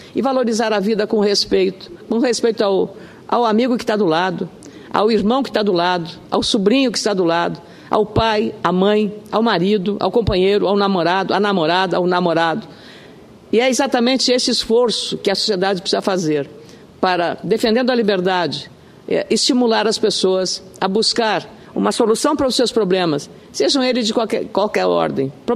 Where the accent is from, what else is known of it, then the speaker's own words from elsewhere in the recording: Rio Grande do Sul, Brazil; eu, como gaúcha